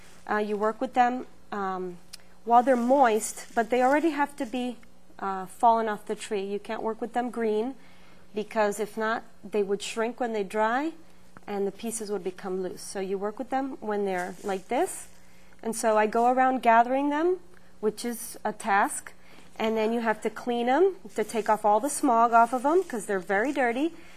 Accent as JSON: {"language": "English", "country": "Costa Rica", "moved": "as an adult", "lives_now": "United States", "said": "I'm originally from Costa Rica, and I studied arts there."}